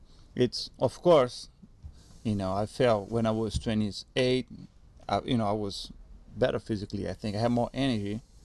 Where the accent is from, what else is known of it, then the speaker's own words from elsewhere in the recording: Rio de Janeiro, Brazil; English is a second language; I jumped into out of a bridge in Rio, my hometown.